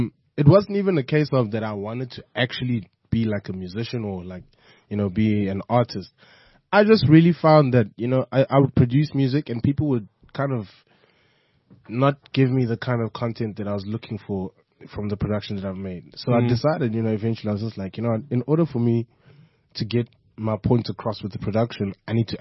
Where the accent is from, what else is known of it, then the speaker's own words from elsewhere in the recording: Durban, KwaZulu-Natal, South Africa; I grew up in Durban.